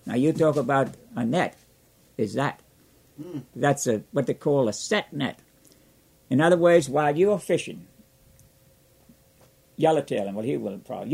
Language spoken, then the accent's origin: English; Missouri, United States; You know, I'm from Missouri, but I always had to try it out.